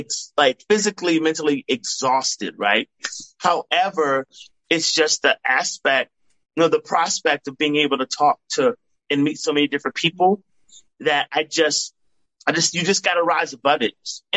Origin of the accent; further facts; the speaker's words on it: United States; I'm from the States, but this song will have an international appeal